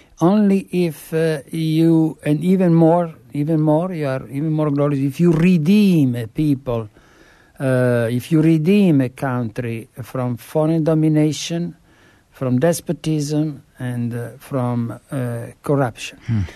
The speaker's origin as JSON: {"language": "English", "country": "Italy", "accent": "Italian", "second_language": "English", "said": "And I ask the listeners to be compassionate about my Italian accent."}